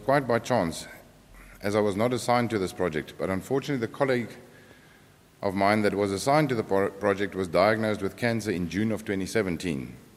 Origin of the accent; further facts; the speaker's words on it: Pretoria, Gauteng, South Africa; I travel to New Zealand from my home country in South Africa, where I stay in Pretoria.